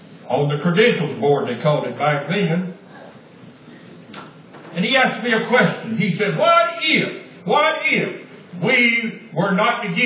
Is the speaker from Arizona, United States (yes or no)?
no; Tullahoma, Tennessee, United States; And I grew up in the Tullahoma First Church.